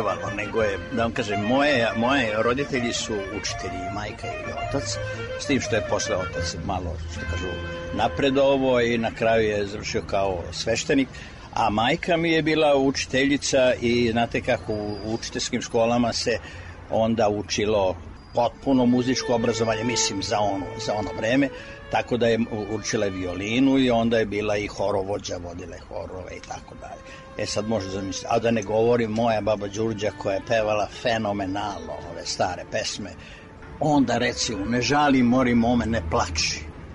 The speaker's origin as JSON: {"language": "Serbian", "town": "Surdulica", "region": "Southern and Eastern Serbia", "country": "Serbia", "tie": "born or raised there", "said": "prvo detinjstvo sam doživio u Surdulici."}